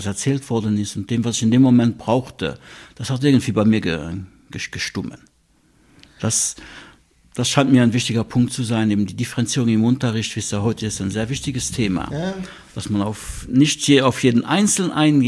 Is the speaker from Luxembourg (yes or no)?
yes; Luxembourg; accent: Moselle Franconian; German is a second language; moved away as an adult; now in Switzerland; Ich komme aus Luxemburg, deshalb habe ich so einen moselfränkischen Akzent.